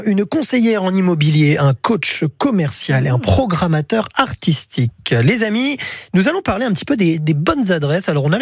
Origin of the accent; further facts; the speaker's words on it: Hauts-de-France, France; now in Tours, France; Moi, je suis pas originaire de la Touraine. Je viens de l'Oise